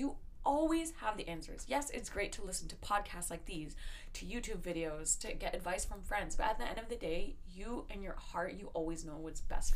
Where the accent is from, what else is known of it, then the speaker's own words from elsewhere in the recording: New York, United States; I'm from New York, from Queens.